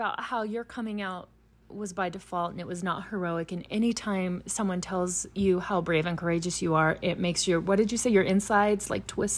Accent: Louisiana, United States; I'm from Louisiana.

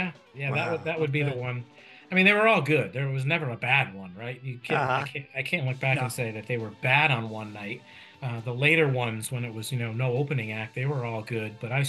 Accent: Bridgeport, Connecticut, United States; And that was right in Bridgeport in my hometown.

